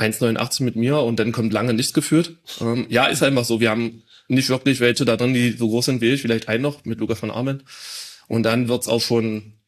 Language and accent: German; Oschersleben, Saxony-Anhalt, Germany; born there; In Oschersleben.